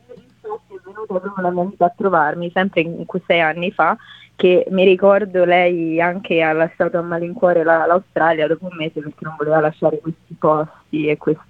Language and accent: Italian; Rome, Lazio, Italy; Io vengo da Roma, però nel senso abito in un Fregene, che è un paese